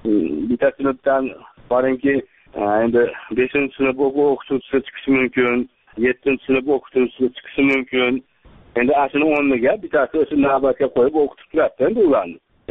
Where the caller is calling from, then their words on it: Andijan, Andijan Region, Uzbekistan; O'zim asli Andijondan qo'ng'iroq qilyapman men.